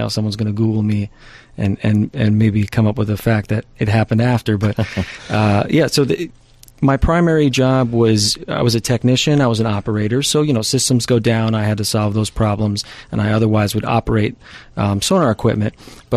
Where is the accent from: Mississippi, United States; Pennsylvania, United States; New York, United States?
New York, United States; Patterson; I lived in Hudson Valley most of my life. I grew up in Patterson. I live now in Poquake.